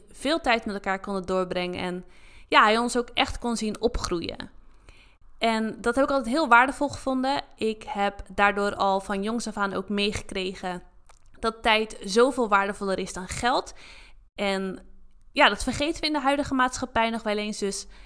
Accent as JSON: {"language": "Dutch", "town": "Katwijk", "region": "South Holland", "country": "Netherlands", "tie": "born there", "said": "ik ben geboren in Katwijk, aan het strand, waar ik ook veel te vinden was"}